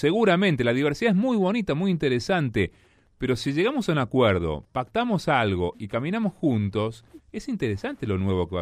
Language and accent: Spanish; Argentina; como argentinos, por ejemplo, pensando, ¿no?, en este contexto de país que tenemos.